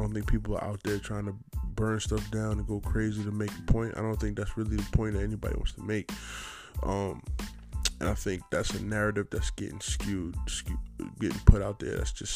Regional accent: New York City, New York, United States; it's rough, man, because I'm from New York City.

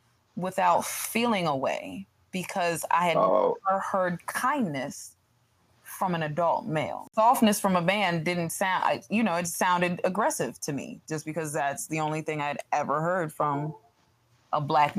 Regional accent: Ohio, United States; now in Virginia, United States; That's where I'm born and raised. I've been living in Virginia longer than my hometown, but that don't make me from here.

